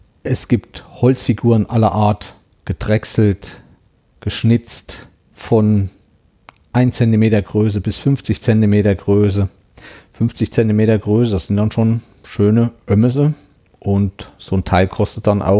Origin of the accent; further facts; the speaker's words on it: Thuringia, Germany; bei uns in Thüringen oder auch in anderen Gegenden zu Weihnachten stehen auch Schwibbögen in den Fenstern.